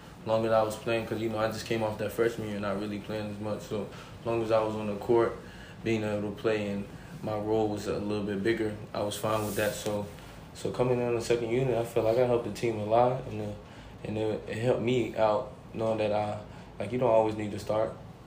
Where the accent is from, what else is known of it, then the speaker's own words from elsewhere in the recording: Orlando, Florida, United States; now in Buffalo, United States; At first I was skeptical, but just because I'm from Florida.